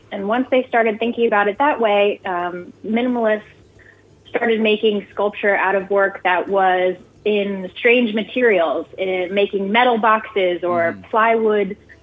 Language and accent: English; New York, United States; And I have to say, I'm from New York and right now New York is very hot.